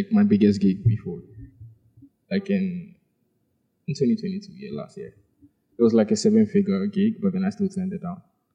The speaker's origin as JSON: {"language": "English", "town": "Accra", "region": "Greater Accra", "country": "Ghana", "said": "I'm a Ga. I'm from Accra, the capital."}